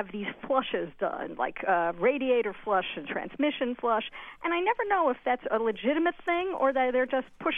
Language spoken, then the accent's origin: English; Chicago, Illinois, United States